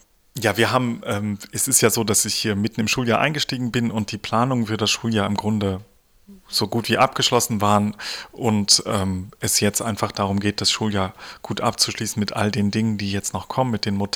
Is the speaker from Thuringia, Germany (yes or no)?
no; Dresden, Saxony, Germany; born there; mein Großvater war Kreuzkantor in Dresden und ich bin auch in Dresden geboren